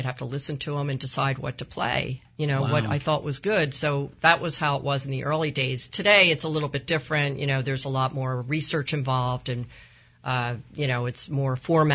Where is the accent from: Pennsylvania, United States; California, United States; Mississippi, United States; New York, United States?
Pennsylvania, United States; Worcester; I listened to WMMR when I was in high school because I grew up out in Montgomery County, a little town called Worcester, which is near Lansdale.